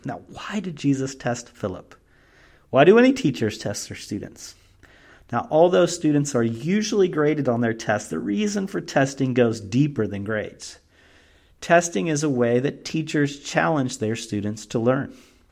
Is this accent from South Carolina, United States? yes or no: no; Danville, Illinois, United States; I grew up near Danville, Illinois